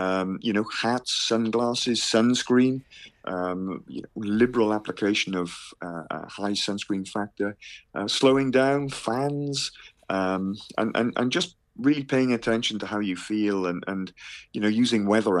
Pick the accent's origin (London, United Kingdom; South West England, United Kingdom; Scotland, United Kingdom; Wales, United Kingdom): Wales, United Kingdom; And I'm a Welshman myself